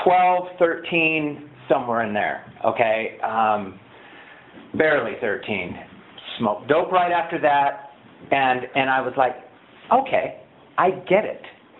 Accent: Santa Maria, California, United States; But we're from Santa Maria. I was born in Santa Maria, graduated from Santa Maria High School. My family, we had a cattle ranch out Highway 166, and we were raised up there.

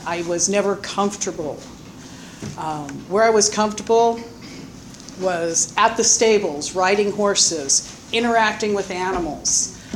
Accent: Michigan, United States; born there; I was born in Michigan to a biological mother and father that I have never met.

